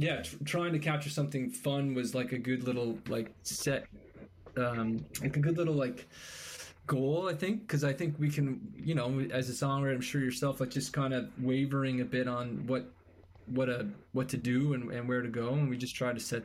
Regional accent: Souris, Prince Edward Island, Canada; I know for Code and I growing up in Surrey PEI

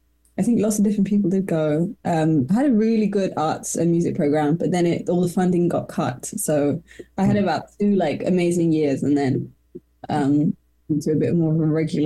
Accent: London, United Kingdom; I grew up in Chelsea, which is West London.

